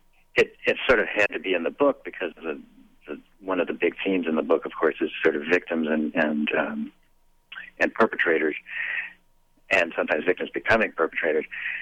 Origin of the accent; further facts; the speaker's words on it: United States; he could do it in a way that had more authority in a way than I do as an American.